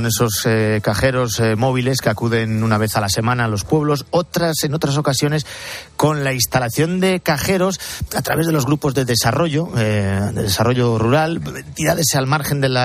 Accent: Castilla-La Mancha, Spain; en mi pueblo, que está en el corazón del Alto Tajo

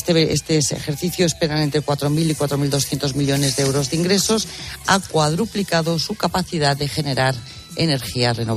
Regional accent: Lerma, Castile and León, Spain; yo me imagino que en Sevilla es igual que en Madrid o que en Lerma, mi pueblo.

